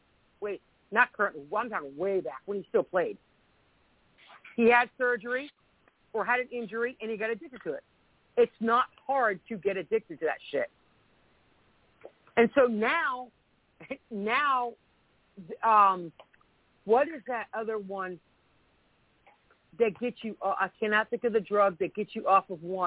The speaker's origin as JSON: {"language": "English", "region": "Florida", "country": "United States", "tie": "born or raised there", "said": "I grew up in Florida, so the biggest thing we had to deal with was cocaine, not heroin. Drug of choice when I was growing up was cocaine, and that's South Florida."}